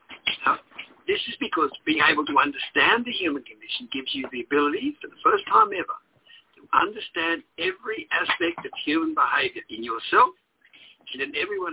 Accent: Australia; I'm an Australian biologist, and I've dedicated my life to understanding and explaining the human condition.

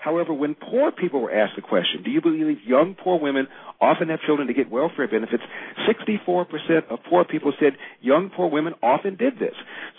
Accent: Los Angeles, California, United States; Now, I'm from South Central Los Angeles. I went to Crenshaw High School.

